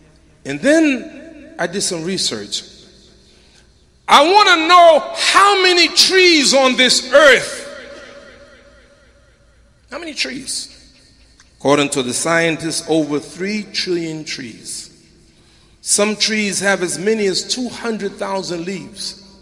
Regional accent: United States; I'm from the United States. I'm not from Canada.

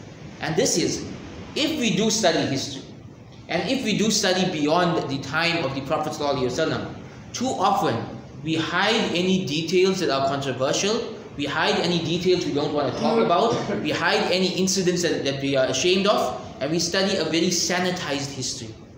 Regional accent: India; As Indian Muslims, who many of us are, we don't know the history of the Delhi Sultanate.

